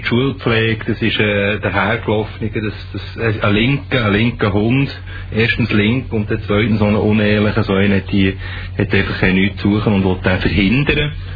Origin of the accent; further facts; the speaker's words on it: Bern, Switzerland; now in Zürich, Switzerland; Als Berner, der in Zürich lebt